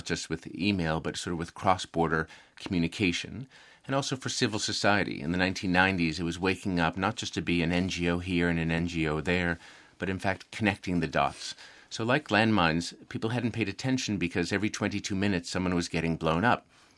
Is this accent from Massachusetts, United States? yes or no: yes; Massachusetts, United States; I was an Irish Catholic boy in the United States, and I grew up outside Boston.